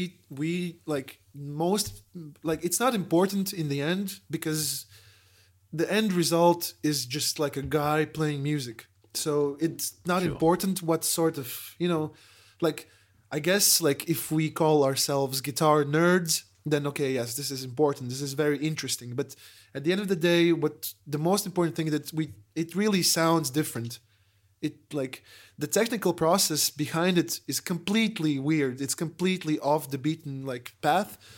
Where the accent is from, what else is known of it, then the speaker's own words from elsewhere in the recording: Latvia; We're tourists from Latvia.